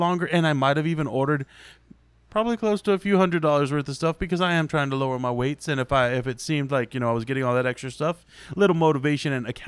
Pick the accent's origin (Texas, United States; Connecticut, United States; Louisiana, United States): Texas, United States; And I was like, no, I'm from Texas.